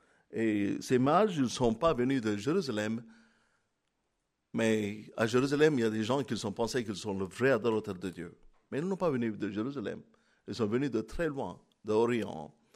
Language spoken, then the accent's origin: French; India; je suis chrétien, mais je suis indien, je suis de l'Inde.